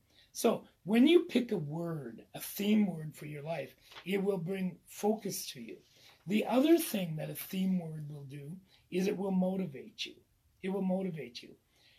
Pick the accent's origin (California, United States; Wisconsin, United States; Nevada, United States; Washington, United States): Washington, United States; Mattawa; I grew up outside of Mattawa near Park Lake, and on the property that my parents owned, there was like a pothole, what we call a pothole.